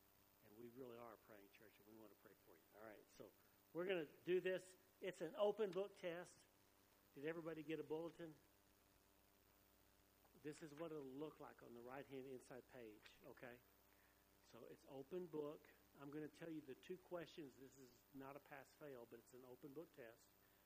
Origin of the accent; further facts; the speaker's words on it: Arkansas, United States; Now, I grew up in Arkansas. We didn't have sheep pens. We had pens, but they were for cattle.